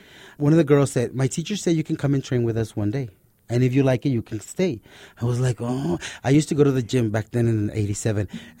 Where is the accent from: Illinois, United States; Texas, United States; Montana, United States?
Texas, United States; El Paso; I was born here in El Paso, May 20th, 1970. My Mexican father and mother raised me in both cultures, Mexico, Americano